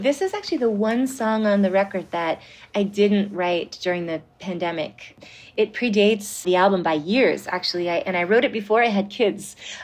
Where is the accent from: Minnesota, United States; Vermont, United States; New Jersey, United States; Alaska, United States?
Vermont, United States; also born or lived in New York; I ended up staying in my home state of Vermont. So I was really missing New York